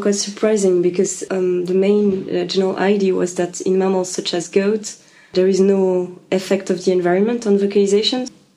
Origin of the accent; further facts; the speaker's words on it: Switzerland; English is a second language; Yeah, I'm originally from Switzerland, yeah.